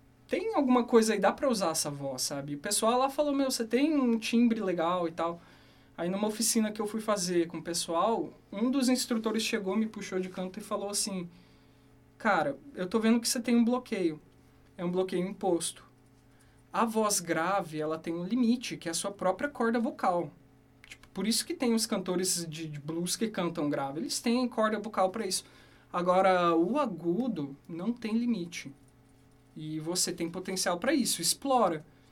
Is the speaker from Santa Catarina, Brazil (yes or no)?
no; Ourinhos, São Paulo, Brazil; now in Londrina, Brazil; E eu vim pra Londrina em 2019. Não, desculpa, 2009. 2019 foi ontem, né? Eu sou de Ourinhos, São Paulo.